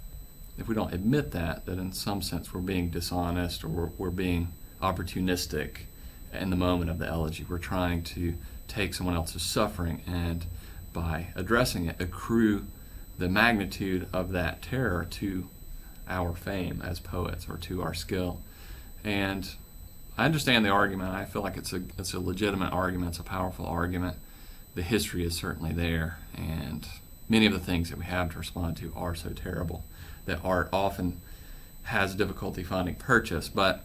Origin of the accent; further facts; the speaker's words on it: Alabama, United States; The title, Murder Ballads, is taken from a type of music that I'm familiar with from growing up in Northeast Alabama.